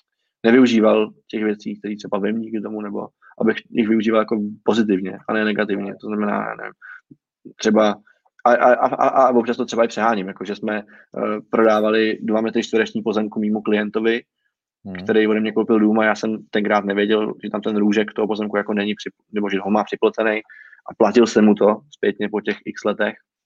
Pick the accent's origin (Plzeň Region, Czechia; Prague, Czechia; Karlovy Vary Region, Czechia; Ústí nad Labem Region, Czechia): Prague, Czechia; Já jsem z Radotína, žiju tam od roku 98, moje máma se tam narodila, mám tam prostě dědu, který tam dělal v cementárně a pak na úřadě, moje teta tam dělá na úřadě a prostě jsme taková jakoby radotínská rodina.